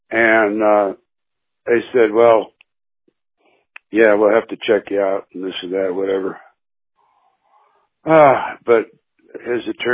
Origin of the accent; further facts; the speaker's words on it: Connecticut, United States; I wanted to get back to Connecticut, where I had most of my friends. You know, I grew up in Connecticut and all that.